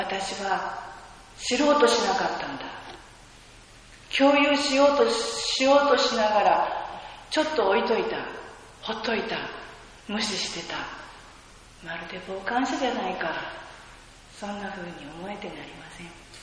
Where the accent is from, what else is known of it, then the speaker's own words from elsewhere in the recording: Okinawa, Japan; 沖縄に生まれたがゆえ、沖縄で育ったがゆえ